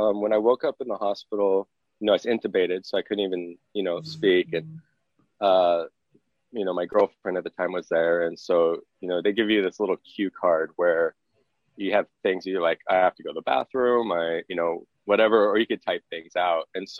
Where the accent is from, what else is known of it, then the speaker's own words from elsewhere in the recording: Portland, Oregon, United States; also born or lived in Sacramento, California; So growing up, I started in Sacramento, California. I was only there till I was about seven, though, and moved to Portland.